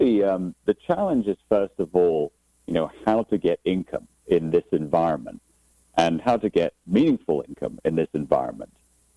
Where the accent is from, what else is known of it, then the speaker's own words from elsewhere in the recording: Aberdeen, Scotland, United Kingdom; Well, as you rightly said, I'm actually from Scotland, so a town called Aberdeen on the northeast coast of Scotland. So it's about 40 miles north of St. Andrews, for those of you that are golf fans.